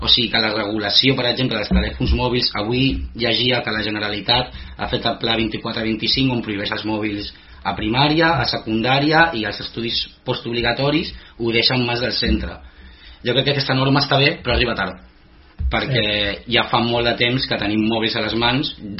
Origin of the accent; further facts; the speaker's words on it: Lloret de Mar, Catalonia, Spain; perquè jo vinc de Lloret